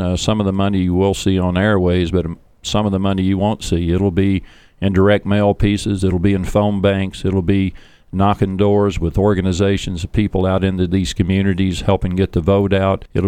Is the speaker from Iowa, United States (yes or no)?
no; Sandy Hook, Kentucky, United States; I come from a rural district in northeastern part of Kentucky. I am from Elliott County, Sandy Hook.